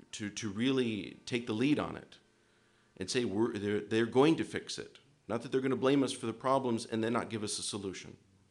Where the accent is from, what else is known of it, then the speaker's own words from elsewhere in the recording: Torrance, California, United States; Your Grace … from Torrance, California.